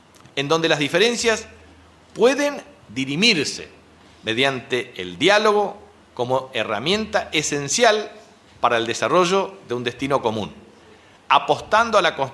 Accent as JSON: {"language": "Spanish", "region": "Chaco", "country": "Argentina", "said": "los desequilibrios históricos que hemos sufrido como chaqueños y chaqueñas, como argentinos del Norte Grande"}